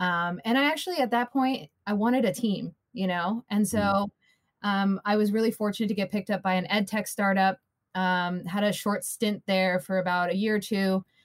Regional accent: California, United States; So I'm originally from SoCal, actually. And I got into the startup scene when I was fresh out of college, moved to Chicago, founded my own startup there.

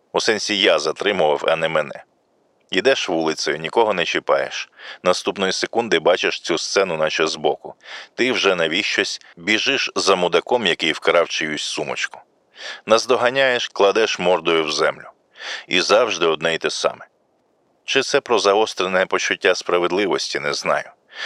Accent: Kyiv, Ukraine; мій батя ліванець, а по мамі я корінний киянин до п'ятого коліна точно.

